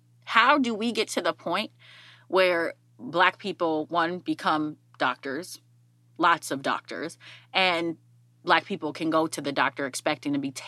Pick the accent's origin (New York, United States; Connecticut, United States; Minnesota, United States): Minnesota, United States; But every time I tell someone that I'm from Minnesota, there are two things that follow.